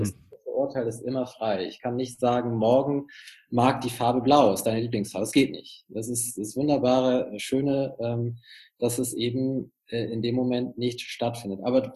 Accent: Hamburg, Germany; Also ich bin ja aus Hamburg, wie gesagt

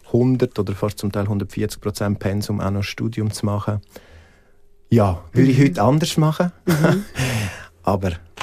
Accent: Graubünden, Switzerland; als ich dann weg bin aus dem Engadin, als ich dann auf Zürich bin

